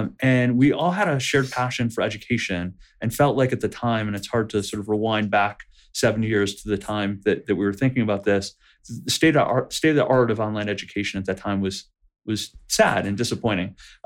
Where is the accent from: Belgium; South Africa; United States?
United States; Detroit, Michigan; So I grew up in Detroit, went to University of Michigan as an undergrad.